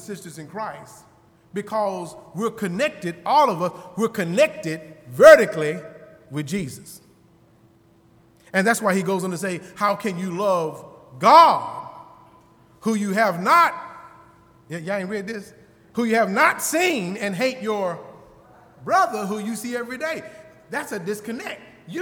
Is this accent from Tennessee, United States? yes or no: yes; Lawrenceburg, Tennessee, United States; I remember growing up in Lawrenceburg, Tennessee